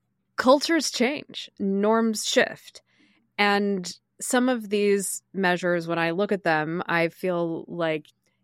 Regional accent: Portland, Oregon, United States; I'm from Portland, Oregon. Everybody's white except who's not. And it's the West Coast also

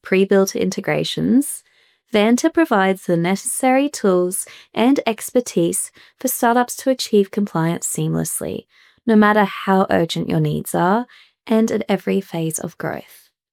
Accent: Brisbane, Queensland, Australia; now in Sydney, Australia; we're from Brisbane originally, and one of the most amazing things about living in Sydney is this access to the ocean.

